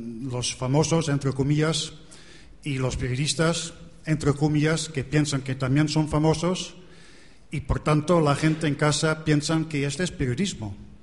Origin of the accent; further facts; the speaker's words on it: Netherlands; Spanish is a second language; now in Spain; soy corresponsal holandés, escribiendo ya por muchos años aquí en España para periódicos en Holanda y Bélgica.